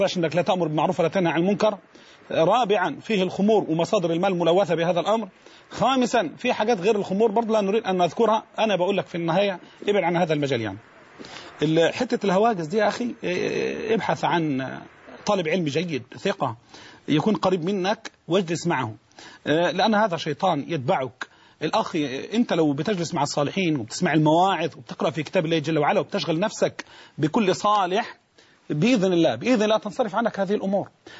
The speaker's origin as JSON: {"language": "Arabic", "country": "Egypt", "said": "بلدنا مصر."}